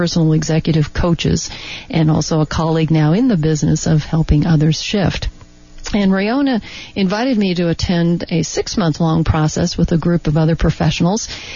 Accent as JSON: {"language": "English", "region": "Connecticut", "country": "United States", "said": "But remember, I was from Connecticut."}